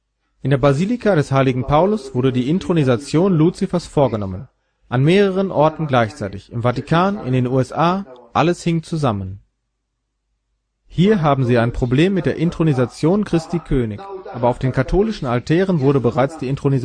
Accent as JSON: {"language": "German", "country": "Poland", "second_language": "German", "said": "Wundert euch daher nicht, dass ich mich als Pole davon sehr betroffen fühle."}